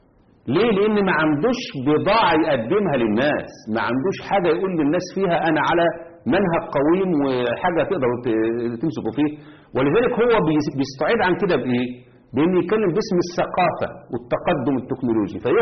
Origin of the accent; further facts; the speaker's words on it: Egypt; شوفوا عندنا في مصر الإعلام المصري اللي موجود